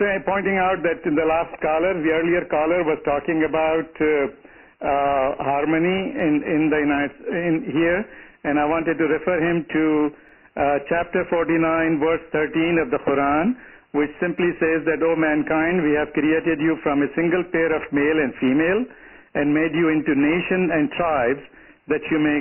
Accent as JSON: {"language": "English", "country": "India", "lives_now": "United States", "said": "Incidentally, I'm also from India"}